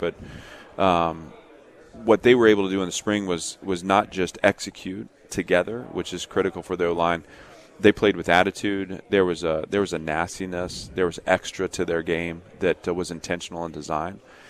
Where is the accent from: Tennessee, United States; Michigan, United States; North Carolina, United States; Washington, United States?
Tennessee, United States; Nashville; But Nashville's a great advantage to us. Obviously, it's my hometown, so I'm clearly biased.